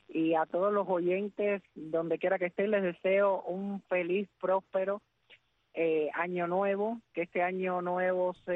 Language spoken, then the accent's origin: Spanish; Cuba